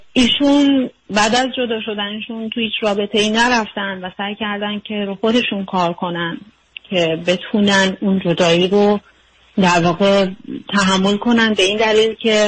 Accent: Iran; moved away as an adult; now in United States; من همیشه میخواستم بیام امریکا و حتی از کودکی هام هیچ وقت ایران رو دوست نداشتم

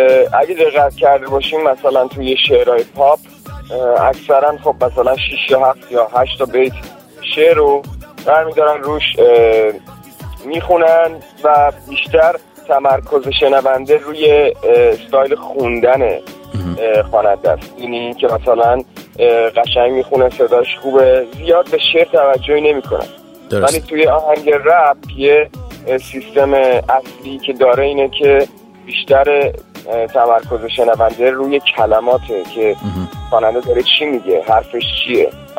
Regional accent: Tehran, Tehran Province, Iran; یکی دو ماه دیگه میشم 26 ساله. بعد عرضم حضورتون از تهرانم و 25 ساله که تو تهران دارم زندگی میکنم.

